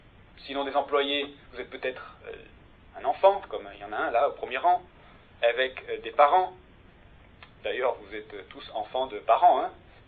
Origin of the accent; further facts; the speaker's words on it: France; Il nous pose un problème en tant que Français.